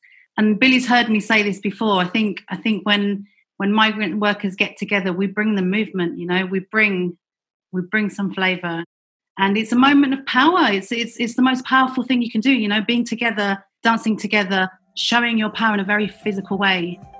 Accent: Chile; And I'm from Chile, and we saw in 2019, the Feminist Collective La Tesis doing their dance performance dance.

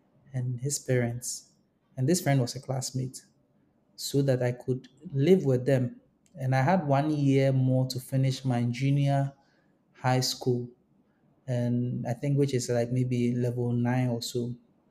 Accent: Ghana; For those who are hearing me for the first time, I'm based in Ghana. I'm Ghanaian

